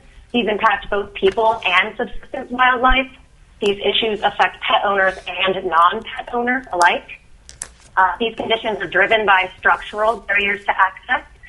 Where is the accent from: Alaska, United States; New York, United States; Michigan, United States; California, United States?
Alaska, United States; Nome; I was raised here in Nome. I am deeply invested in the health and safety of my home, and I consider that to be the entire state of Alaska.